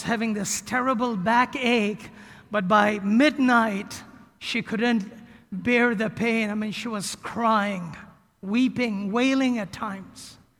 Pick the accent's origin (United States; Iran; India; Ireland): India; I grew up in India, a birthplace of many Eastern religions.